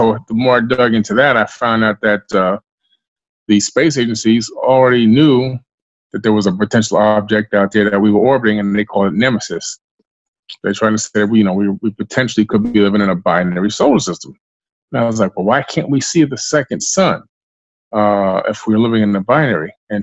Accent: Queens, New York, United States; now in Florida, United States

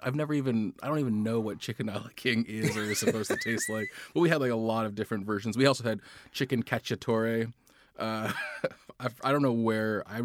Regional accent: Long Beach, California, United States; born there; The bridge was that for some reason they were all in Long Beach, where I was born in Long Beach. We lived in Westminster right before it became like a really Vietnamese populated enclave.

